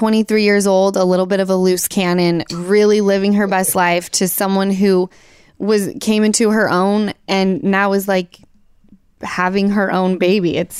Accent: Utah, United States; you're the reason why I am not … from Utah anymore, and that I'm freaking

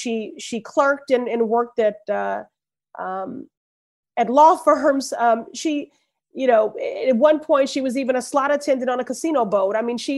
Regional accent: Chicago, Illinois, United States; And then growing up in Chicago, where I saw a female mayor in Jane Byrne and a Black mayor in Harold Washington.

